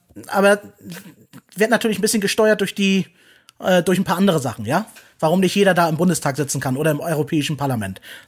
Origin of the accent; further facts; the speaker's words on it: Turkey; Ich bin Türke.